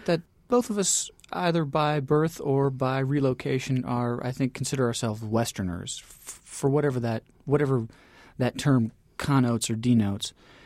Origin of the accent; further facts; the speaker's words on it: the Dakotas, United States; I'm just under a quarter Sioux, not enrolled on the – I grew up on the Standing Rock Reservation in North and South Dakota.